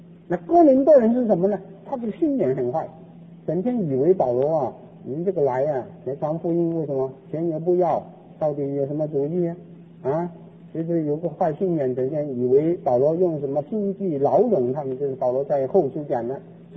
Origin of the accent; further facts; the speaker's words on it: China; 你知道我们中国人呢，这个女孩子缠脚